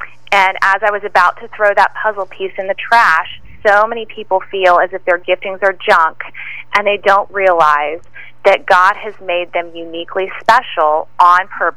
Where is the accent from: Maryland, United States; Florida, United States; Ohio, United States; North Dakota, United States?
Florida, United States; Pensacola; Oh, wow. Yes, I'm also from Pensacola.